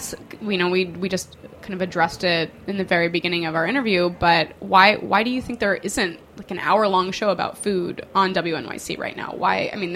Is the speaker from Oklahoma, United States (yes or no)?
no; Phoenix, Arizona, United States; I grew up in Phoenix